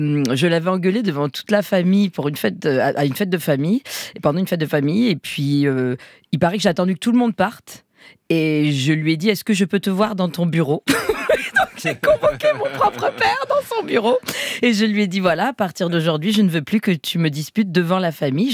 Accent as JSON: {"language": "French", "region": "Provence-Alpes-Côte d'Azur", "country": "France", "tie": "born or raised there", "said": "Moi j'ai grandi près de Marseille, donc c'est vrai que c'est deux familles très méditerranéennes."}